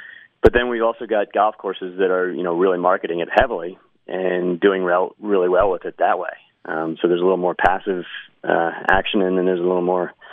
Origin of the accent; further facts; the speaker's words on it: Pennsylvania, United States; Yeah, I grew up playing lacrosse outside of Philadelphia, and I played golf my whole life